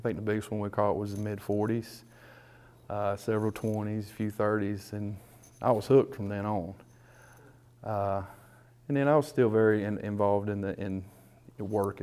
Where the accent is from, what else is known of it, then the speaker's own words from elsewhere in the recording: Summerfield, North Carolina, United States; I grew up in Summerfield, North Carolina. That's just north of Greensboro.